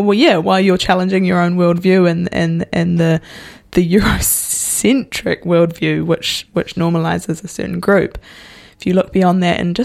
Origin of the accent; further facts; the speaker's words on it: New Zealand; first language Maori; And I too often acknowledge the privilege that I've had in having te reo Māori as my first language.